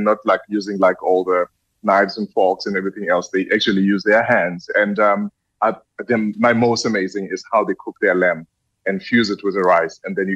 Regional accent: South Africa; as a designer and an entrepreneur, and also as a South African, we start from zero to be where we are.

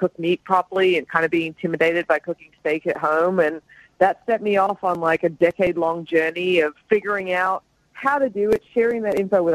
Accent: Australia; now in Austin, United States; everyone's probably going to wonder why I speak funny, but I'm originally from Australia, but, you know, I got here as fast as I could to Texas.

